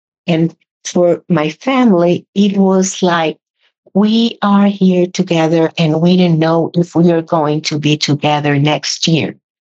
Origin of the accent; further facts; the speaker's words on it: Costa Rica; also born or lived in Cuba; in my family, I was born in Cuba, and I came to Costa Rica when I was small.